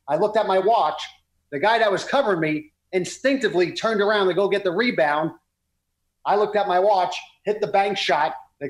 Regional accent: Brooklyn, New York, United States; All right, we grew up in Brooklyn. Brooklyn basketball is king.

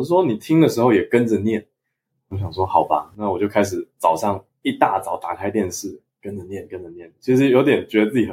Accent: Taiwan; 我们都是在台湾出生长大学英文

